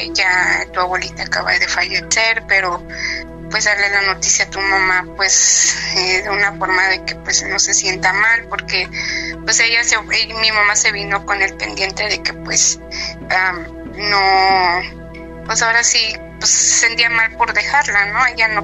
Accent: Xalapa, Veracruz, Mexico; Pues como ya lo comentó usted, soy de Jalapa, Veracruz.

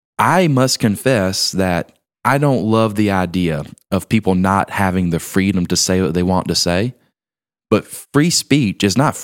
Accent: Georgia, United States; when I was growing up in South Georgia, right, out there with all the pecan orchards and peach trees

